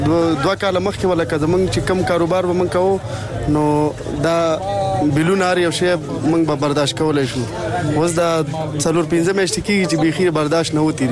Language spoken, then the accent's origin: Pashto; Dir, Khyber Pakhtunkhwa, Pakistan; زه خو د دیر یم